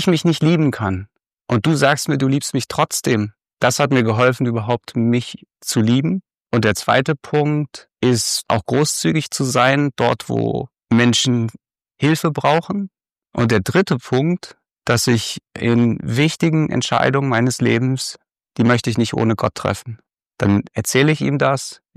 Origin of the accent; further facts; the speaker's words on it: East Germany, Germany; Also ich bin in der DDR aufgewachsen